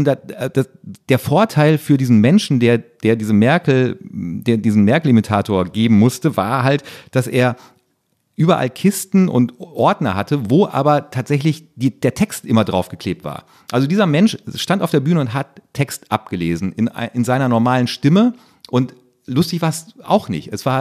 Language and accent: German; North Rhine-Westphalia, Germany; Ich bin Ostwestfale